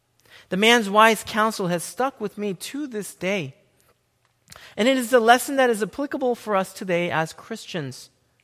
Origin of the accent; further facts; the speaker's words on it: South Korea; some of my most vivid memories of growing up in South Korea